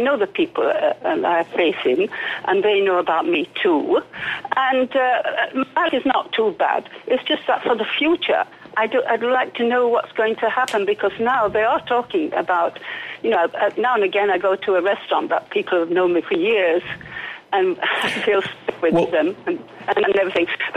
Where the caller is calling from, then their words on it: Calpe, Valencian Community, Spain; in Calpe.